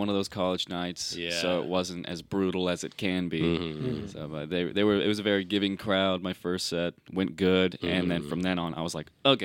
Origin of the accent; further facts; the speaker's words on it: Sulphur, Oklahoma, United States; now in Norman, United States; I grew up in Oklahoma. I grew up in Sulphur, Oklahoma. Oh, okay. And I moved here, or I moved to Norman, rather, in 2020.